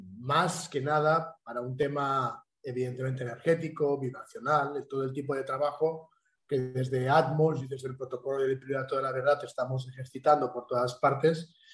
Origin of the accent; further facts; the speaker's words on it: Spain; viajando como español, con pasaporte español y todo normal y en regla